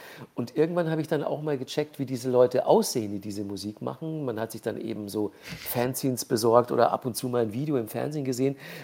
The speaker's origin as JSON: {"language": "German", "town": "Manching", "region": "Bavaria", "country": "Germany", "tie": "born or raised there", "said": "Ja, so ein kleines Dorf hatte damals, glaube ich, so 5.000, 6.000 Einwohner. Und Ingolstadt, die nächstgrößere Stadt, ja, so 10 Kilometer entfernt. Und das war so der Mittelpunkt meines Lebens."}